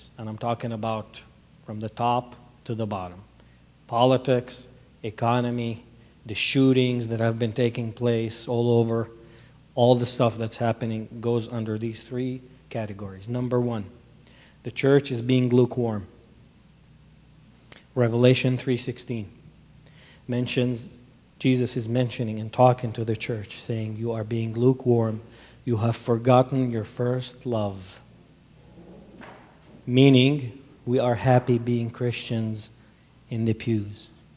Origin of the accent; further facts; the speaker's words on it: Kuwait; now in United States; I'm not a former Muslim, but that's where I was raised, in a predominantly Muslim society. I was born in Kuwait. I'm originally Palestinian, but I'm an American citizen now too